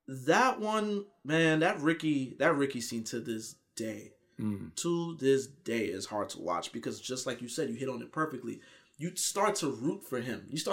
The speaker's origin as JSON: {"language": "English", "region": "New York", "country": "United States", "said": "But I think it might be a regional thing, because, again, I'm from New York"}